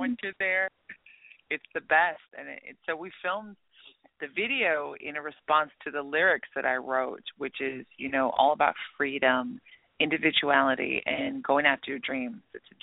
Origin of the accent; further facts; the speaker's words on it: Santa Barbara, California, United States; And I grew up in Santa Barbara. And, you know, we had art and God. That was what we grew up with.